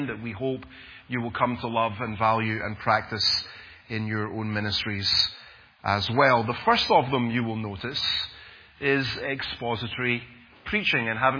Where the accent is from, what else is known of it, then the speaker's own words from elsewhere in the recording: Scotland, United Kingdom; being Scottish